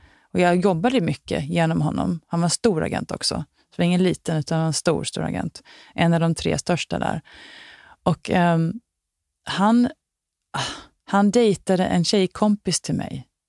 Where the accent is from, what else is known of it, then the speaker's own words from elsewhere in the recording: Sweden; now in Hollywood, United States; Jag är inte född i Hollywood, jag är faktiskt svensk.